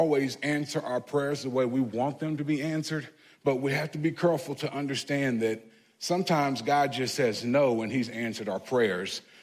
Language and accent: English; Lexington, Kentucky, United States; told people I was from Lexington, Kentucky.